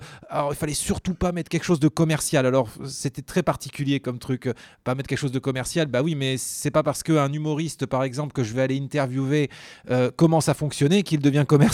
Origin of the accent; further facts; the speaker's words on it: Libourne, Nouvelle-Aquitaine, France; moved away as an adult; je suis originaire de Gironde, je suis né à Libourne, j'ai fait mes études dans le coin, et puis une fois que j'ai eu mon bac, j'ai voulu monter à Paris